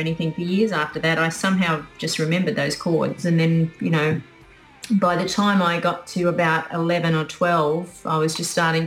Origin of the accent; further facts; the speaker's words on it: Brisbane, Queensland, Australia; I grew up in Queensland, Brisbane, which was kind of a bit of a slower place to grow up, I suppose, and there weren't that many opportunities for dancing.